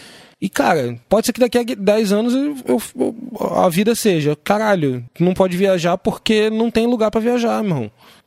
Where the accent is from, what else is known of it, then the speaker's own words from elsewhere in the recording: Rio de Janeiro, Brazil; como carioca